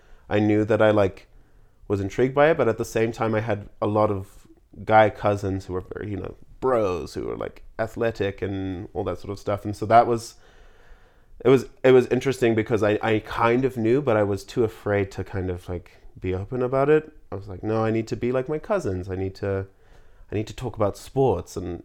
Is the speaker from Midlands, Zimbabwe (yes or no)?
no; Harare, Zimbabwe; I'm from Harare, Zimbabwe. So that's in Africa. Most people think that's part of South Africa. And it's like, no, it's a whole separate country. So Zimbabwe, just from the capital and the capital city there.